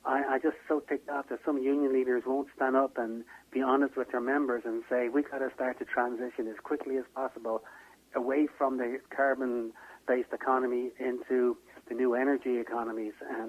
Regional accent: Dublin, Leinster, Ireland; My accent even changes. Because, you know, you may think, no, I'm speaking fast, I don't know. But when I get back to Dublin, it speeds up about an extra 30 or 40%.

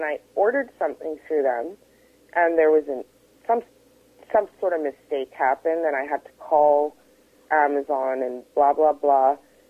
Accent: Vancouver, British Columbia, Canada; I grew up in East Vancouver. I didn't come from lots of money

